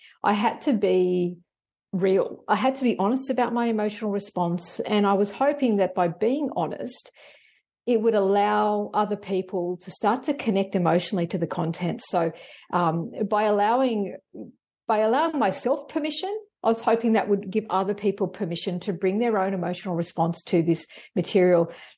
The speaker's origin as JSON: {"language": "English", "country": "Australia", "said": "this was what was happening to me as an Australian scientist in my country"}